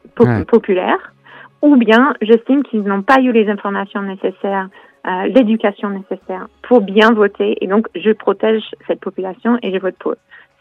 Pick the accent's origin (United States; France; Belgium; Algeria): United States; Texas; French is a second language; je viens de l'État de Texas, qui est un État plutôt de droite